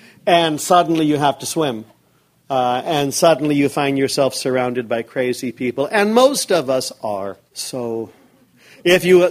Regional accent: California, United States; I'm from Northern California. We do not even speak to the people in Southern California, just so you know, in case you think we're all, in case you think we're all from down there.

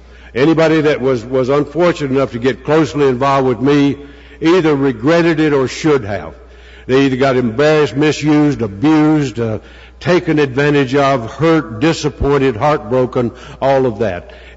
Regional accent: Southern Pines, North Carolina, United States; I'm an alcoholic. I'm from Southern Pines, North Carolina, and I'm a member of the Primary Purpose Group.

